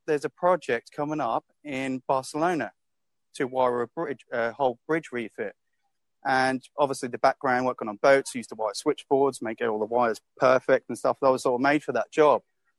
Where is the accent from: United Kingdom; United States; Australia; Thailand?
United Kingdom; Obviously, me being a British, probably about 24, 25 at the time, was like, hell yeah, I'm in.